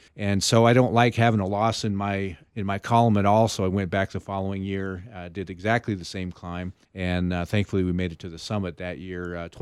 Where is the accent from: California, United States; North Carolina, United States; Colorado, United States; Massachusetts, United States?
Colorado, United States; Well, I was kind of born and raised in the Colorado Rockies, and so I love being on top of anything that's really tall.